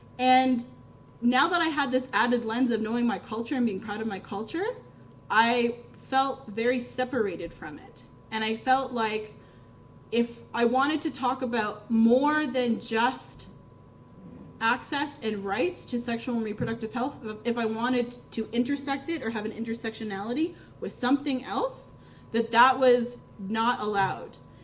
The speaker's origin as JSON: {"language": "English", "region": "Ontario", "country": "Canada", "said": "I come from Ontario, where I feel like we're a lot more divided"}